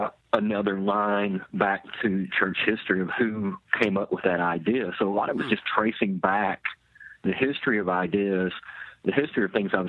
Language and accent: English; Buzzard Roost, Arkansas, United States; And yes, a lot of people love to hear the fact that I'm from Buzzard Roost, Arkansas.